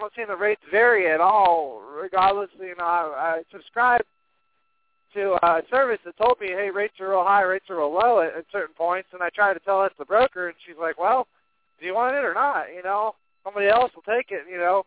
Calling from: Phoenix, Arizona, United States; I'm calling from Phoenix, Arizona.

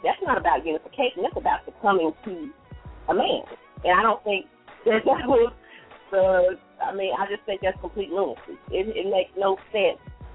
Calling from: Columbus, Ohio, United States; I'm calling from Columbus.

